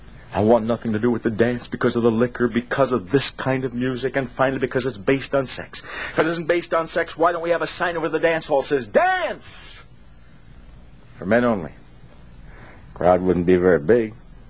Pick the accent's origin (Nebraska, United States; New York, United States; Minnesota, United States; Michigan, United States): Michigan, United States; Detroit; The Detroit News, my hometown newspaper, and I'm proud of this paper